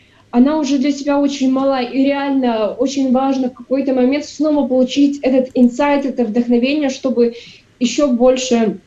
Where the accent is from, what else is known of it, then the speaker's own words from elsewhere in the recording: Kamensk-Uralsky, Sverdlovsk Oblast, Russia; меня просто взяли из Екатеринбурга, увезли в мой родной город. Ну, типа, я жила полгода в Каменске-Уральском